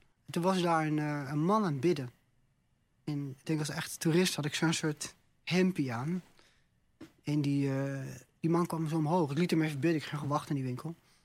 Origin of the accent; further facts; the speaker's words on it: Netherlands; Toen zei ik, ik kom uit Nederland.